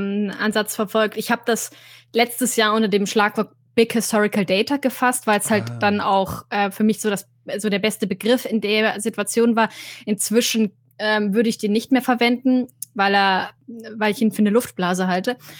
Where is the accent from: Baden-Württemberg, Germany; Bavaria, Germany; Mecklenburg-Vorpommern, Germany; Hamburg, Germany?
Bavaria, Germany; ich habe so einen guten Teil meiner Kindheit in Oberbayern verbracht und einen anderen guten Teil in Oberfranken.